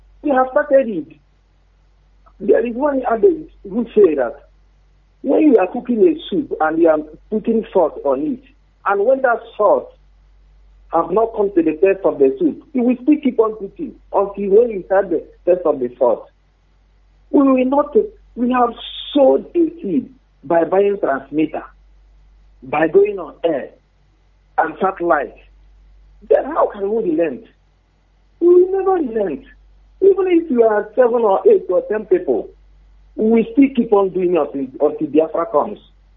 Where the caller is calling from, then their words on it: Italy; I'm calling from Italy.